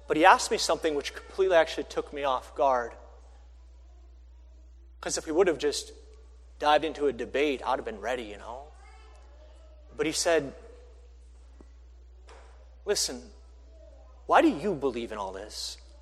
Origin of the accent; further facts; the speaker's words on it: Hazleton, United States; I grew up in Hazleton, a town of 350 people. There were two sorts of people in Hazleton. There were the Catholics and there were the Lutherans.